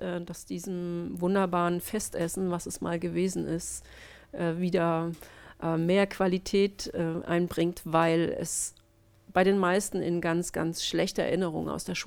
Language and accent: German; Leipzig, Saxony, Germany; gebürtige Leipzigerin, habe hier meinen Lebenslauf bisher lückenlos gestalten dürfen